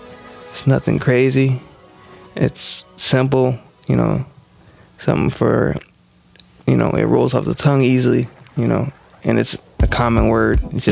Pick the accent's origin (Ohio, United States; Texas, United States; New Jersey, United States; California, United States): New Jersey, United States; Washington; I hail from Jersey, and Washington, New Jersey, to be specific, you know.